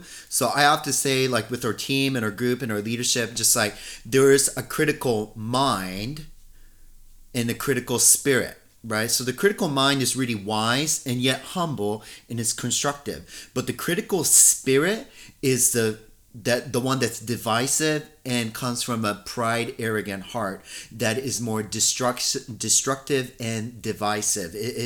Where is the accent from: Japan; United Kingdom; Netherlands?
Japan; I'm from Japan. I come from that element. Majority of my life, I lived there.